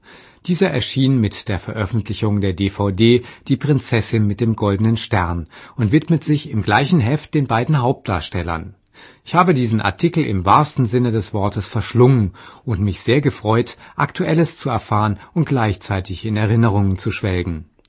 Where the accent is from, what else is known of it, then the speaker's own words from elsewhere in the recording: Lower Silesian Voivodeship, Poland; born there; weil mein Geburtsort in der heute polnischen Grafschaft Glatz damals noch zum